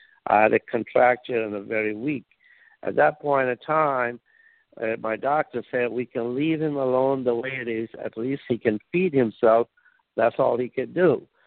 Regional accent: India; Well, I was born in India in 1944. So that was a British India.

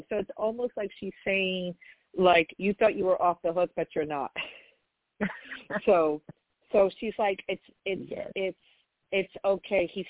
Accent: New York, United States; and I'm from New York, so I may not get this accurately

